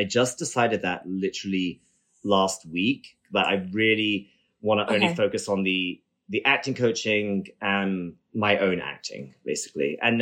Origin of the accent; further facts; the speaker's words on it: United Kingdom; accent: British; now in United States; Like I'm half American, I'm a little bit Scottish, like I'm everything. So, and I've been in the States for 10 years. So my accent's definitely diluted, but I kind of can't help but like go into my British a little bit sometimes.